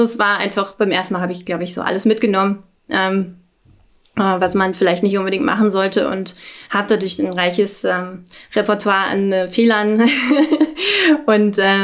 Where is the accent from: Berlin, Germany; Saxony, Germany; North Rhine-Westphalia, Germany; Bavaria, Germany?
Berlin, Germany; ich komme aus Berlin